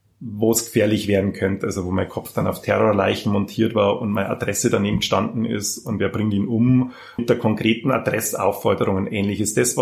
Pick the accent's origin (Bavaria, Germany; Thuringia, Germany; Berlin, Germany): Bavaria, Germany; Passau; Also ich bin katholisch, Entschuldigung, wenn ich das jetzt mal so sage, ich bin katholisch behütet, brav in Passau aufgewachsen.